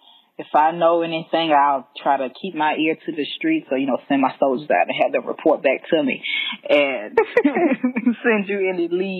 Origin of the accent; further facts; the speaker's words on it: the South, United States; accent: southern; because of my accent with my southern dialect, I just totally mm-hmm. leave that C out.